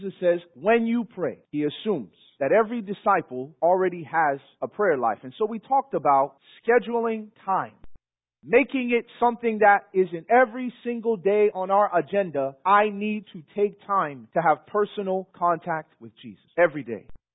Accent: Chicago, Illinois, United States; But where I grew up in Chicago, if you pretend to be hard, that was a way of survival.

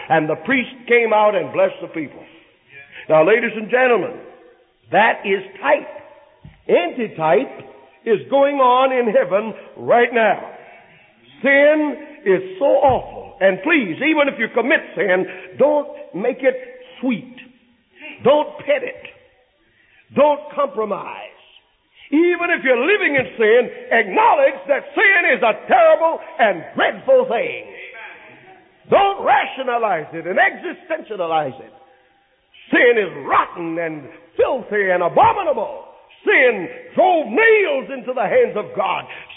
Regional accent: the South, United States; born there; I was born in the South where a man was put in the gas chamber according to the color of his skin.

